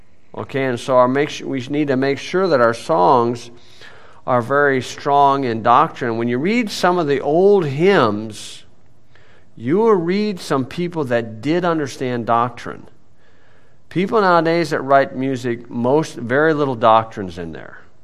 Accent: Hebron, Indiana, United States; And I'm from Hebron, Indiana.

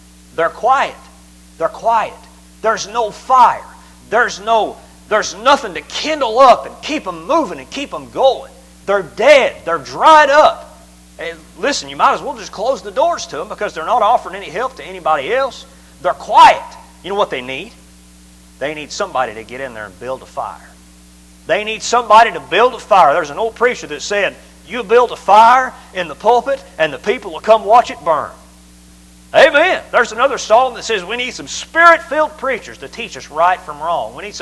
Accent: Southern United States, United States; Like I said, I'm from the South.

